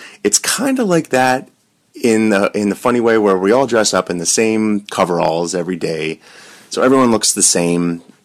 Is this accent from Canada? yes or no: yes; Nova Scotia, Canada; I'm from Nova Scotia, and I took 5 years of post-secondary education here